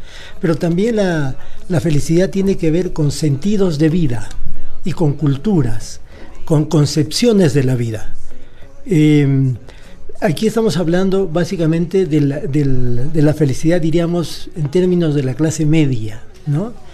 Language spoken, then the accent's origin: Spanish; Peru; moved away; Yo vengo de Perú, tengo 30 años aquí.